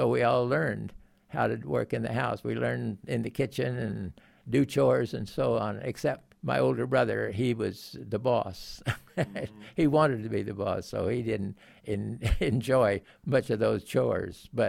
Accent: Phoenix, Arizona, United States; I grew up in Phoenix, Arizona, a little village by the name of Levine, southwest 12 miles right up against the South Mountains. And we lived there until I was in high school, and then we moved to Tempe.

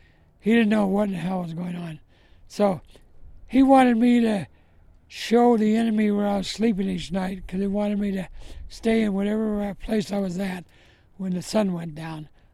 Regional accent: Minneapolis, Minnesota, United States; also born or lived in Detroit / Los Angeles; Yeah, I was in Los Angeles then. I was born in Minneapolis. I lived in Detroit. And then when my mother and father got divorced, we moved out to Los Angeles where her sister lived.

